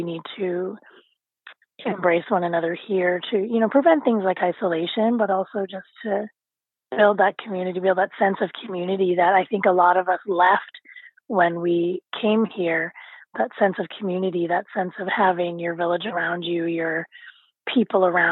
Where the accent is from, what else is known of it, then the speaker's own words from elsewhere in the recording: Dartmouth, Nova Scotia, Canada; I grew up in Nova Scotia. I grew up between the communities of East Preston, Upper Hammonds Plains, and Coal Harbour, all in and around Dartmouth, Halifax area. I miss those communities for sure. I miss being immersed in those communities.